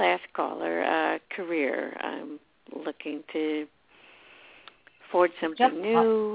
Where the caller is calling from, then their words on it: Florida, United States; I'm calling in from South Florida.